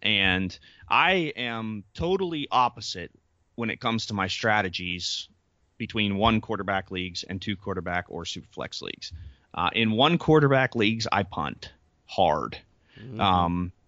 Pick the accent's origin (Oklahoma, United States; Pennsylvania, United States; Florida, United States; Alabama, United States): Pennsylvania, United States; I'm from Central Pennsylvania, admittedly